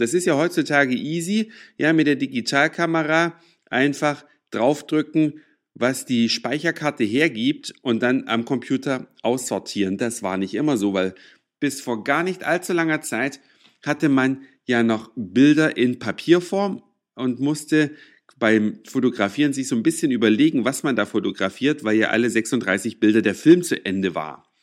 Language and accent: German; Saxony, Germany; Da, wo ich herkomme, aus Sachsen